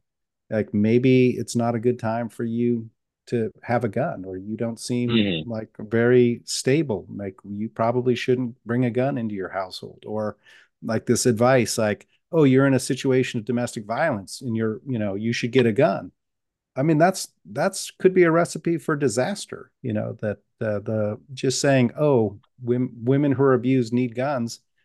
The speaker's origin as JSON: {"language": "English", "region": "New York", "country": "United States", "said": "I'm in New Yorker, not YouTube"}